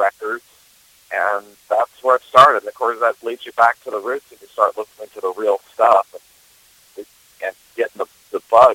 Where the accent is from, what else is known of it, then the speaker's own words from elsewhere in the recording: La Crescenta, California, United States; Yeah, I grew up in La Crescenta, California.